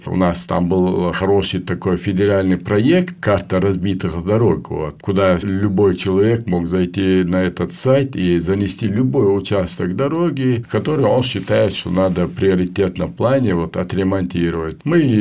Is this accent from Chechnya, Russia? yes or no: yes; Yugarchkilo, Chechnya, Russia; Я уроженец высокогорного села Югарчкило Шатойского района. Вот до 7 лет я проживал там.